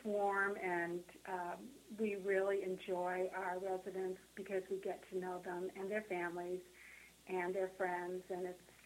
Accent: Boston, Massachusetts, United States; I'm originally from Boston. I'm a fourth-generation Bostonian and descendant of Governor William Bradford.

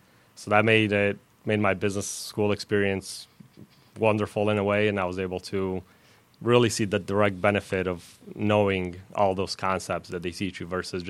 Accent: Chicago, Illinois, United States; accent: mix; also born or lived in Romania; I guess my accent is a mix. I was born in Romania, but came here at a young age, and I lived in Chicago up until about a year ago. So it's kind of a mix of accents there.

